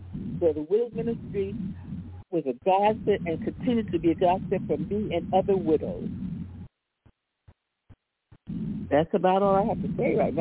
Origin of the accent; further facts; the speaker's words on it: New Jersey, United States; I came from New Jersey. I came from an area where there's a street of black people. We had 10 black families in the whole town, mostly white.